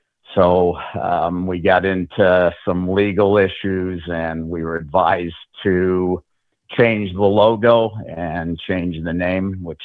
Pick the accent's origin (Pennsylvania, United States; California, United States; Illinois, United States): Illinois, United States; Chicago; moved away as an adult; now in Winston-Salem, United States; My wife and I moved down to Winston about 4 years ago. We're actually from Chicago. So we ran the team from Chicago, and then I had an opportunity with my full-time job to relocate.